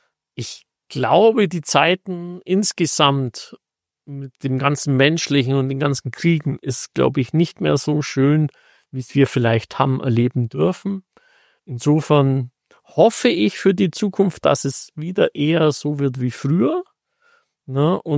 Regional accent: Augsburg, Bavaria, Germany; also born or lived in Landsberg; Aufgewachsen bin ich in Augsburg

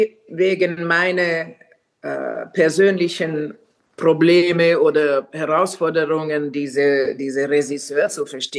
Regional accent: Finland; born there; German is a second language; Zum Beispiel meine Geburtsland, Finnland, würde keine Opernhaus haben ohne Geld vom Staat

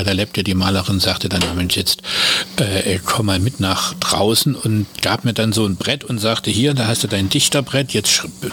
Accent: Dresden, Saxony, Germany; Ich bin in Dresden geboren und da eben auch zur Schule gegangen.

